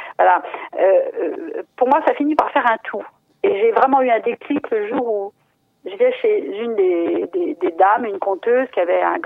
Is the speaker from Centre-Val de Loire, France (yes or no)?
no; Pays de la Loire, France; J'ai commencé chez moi, en Vendée